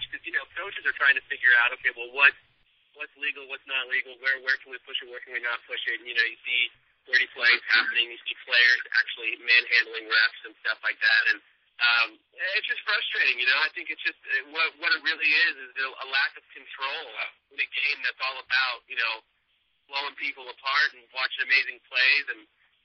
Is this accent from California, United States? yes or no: yes; California, United States; Since, for better or for worse, we grew up in the Bay